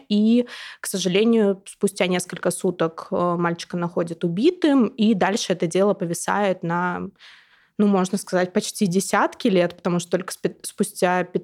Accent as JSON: {"language": "Russian", "region": "Urals", "country": "Russia", "said": "потому что я сама с Урала"}